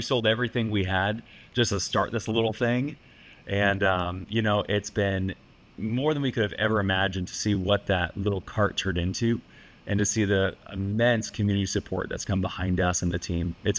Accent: Boston, Massachusetts, United States; I'm originally from Boston, Mass.

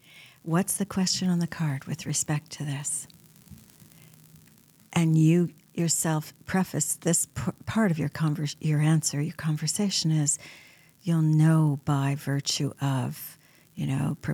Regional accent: Montreal, Quebec, Canada; There was a political movement in Quebec when I was growing up in Montreal

